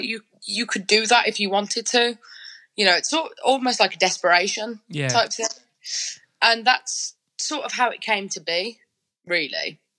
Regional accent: Birmingham, West Midlands, United Kingdom; I was actually a little bit concerned because I'm from Birmingham. I don't know Bristol at all.

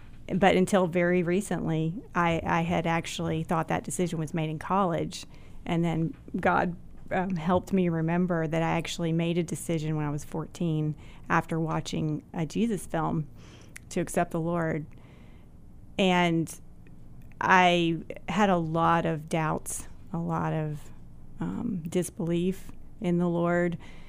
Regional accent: Simpsonville, South Carolina, United States; I grew up in Simpsonville, South Carolina, which is a small town in the upstate of South Carolina near Greenville.

